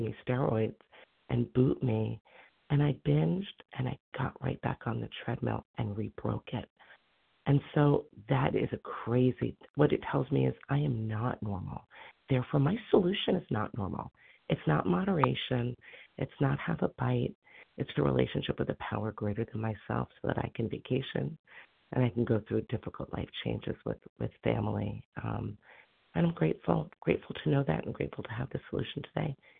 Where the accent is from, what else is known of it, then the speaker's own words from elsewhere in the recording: New York, United States; I'm from New York, but I've been vacationing. I'm down at the Jersey Shore